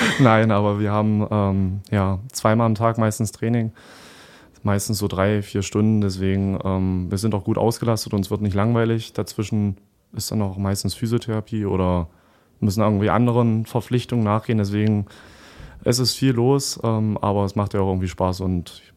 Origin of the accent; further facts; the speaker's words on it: Magdeburg, Saxony-Anhalt, Germany; Magdeburg ist meine Heimat so und ich fühle mich pudelwohl hier, habe ja auch meinen Lebensmittelpunkt hier